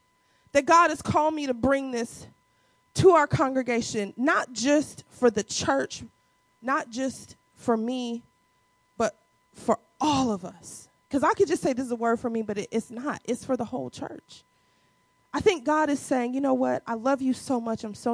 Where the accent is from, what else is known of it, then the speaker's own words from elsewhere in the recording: Midwest, United States; When I was growing up in the Midwest, I don't know if y'all did this, but we used to have the superlatives.